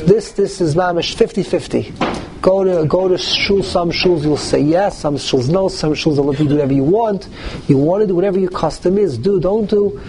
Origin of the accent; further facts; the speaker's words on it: New York, United States; I grew up in the Lower East Side. I was used to hearing one particular nigun, and then I came to Flatbush.